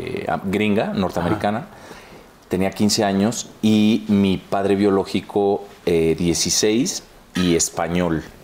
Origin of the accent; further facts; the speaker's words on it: Mexico; also born or lived in Washington, D.C., United States; O sea, soy Tex-Mex. O sea, soy mexicano.